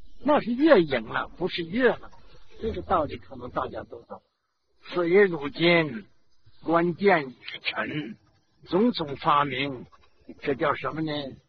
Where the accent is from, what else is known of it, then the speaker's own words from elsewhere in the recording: China; 那我是中国人民呐